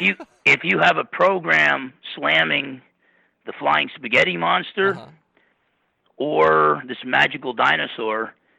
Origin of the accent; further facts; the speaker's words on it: New Jersey, United States; but whatever the case, I'm from Jersey.